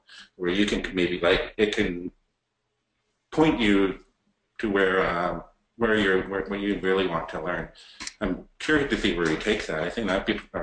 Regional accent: Canada; I got into hockey normally because I love hockey and I'm Canadian.

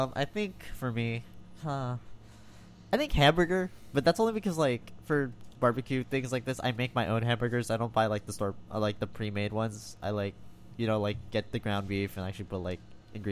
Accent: Philippines; I just want to say right now, I'm Filipino, and we put hot dogs in our spaghetti.

